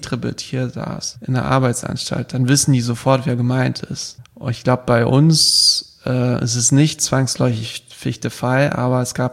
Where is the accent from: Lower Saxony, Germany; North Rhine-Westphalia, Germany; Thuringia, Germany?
Lower Saxony, Germany; Diepholz; ich komme aus Diepholz in Niedersachsen